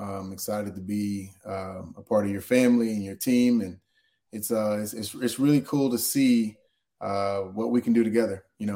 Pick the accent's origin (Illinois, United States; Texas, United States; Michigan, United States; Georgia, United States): Texas, United States; So born and raised in East Texas, grew up with a single mom, very humble beginnings, learned hard work